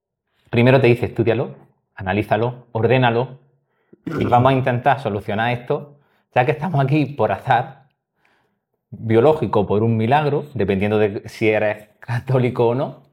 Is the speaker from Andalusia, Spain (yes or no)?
yes; Almería, Andalusia, Spain; now in Cartagena, Spain; Yo como vivo en Cartagena, pero soy andaluz, soy de Almería.